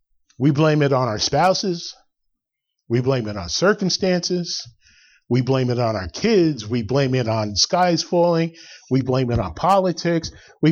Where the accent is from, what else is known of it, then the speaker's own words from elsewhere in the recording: New Jersey, United States; I grew up in Bergen County, and Bergen County had the blue laws, remember?